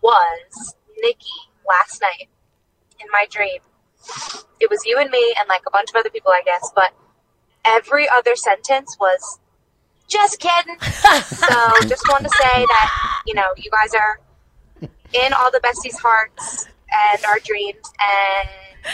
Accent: Philadelphia, Pennsylvania, United States; I'm from Philadelphia.

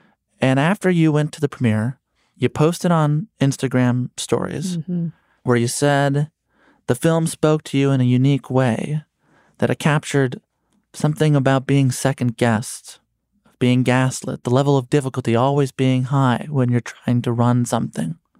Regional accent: Chicago, Illinois, United States; I'm from Chicago.

